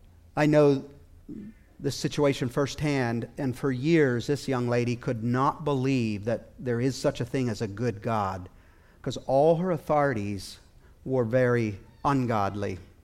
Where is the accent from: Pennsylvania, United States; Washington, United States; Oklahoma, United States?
Pennsylvania, United States; also born or lived in Asia; I know in my own life, I grew up in West Central Pennsylvania my whole life, and other than living in Asia parts of the last 10 years, that's where I lived.